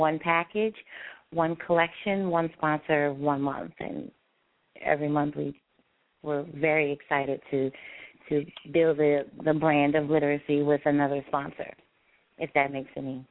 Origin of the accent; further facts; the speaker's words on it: New Orleans, Louisiana, United States; being that we're from New Orleans.